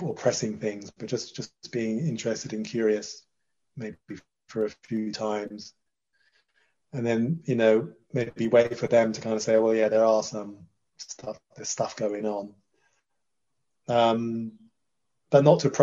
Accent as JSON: {"language": "English", "country": "Jamaica", "said": "I come from Jamaica"}